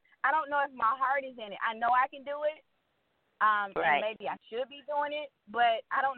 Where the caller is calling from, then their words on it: Atlanta, Georgia, United States; I'm calling from Atlanta, Georgia.